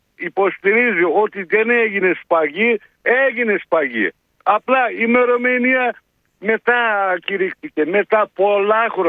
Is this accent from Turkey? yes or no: yes; Turkey; Είμαι Τούρκος.